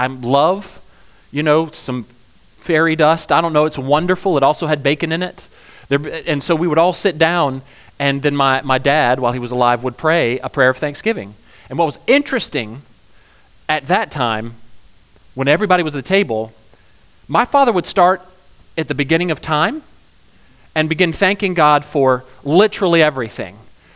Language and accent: English; Georgia, United States; We're from Georgia. What? We put pecans in everything, pecans and bacon.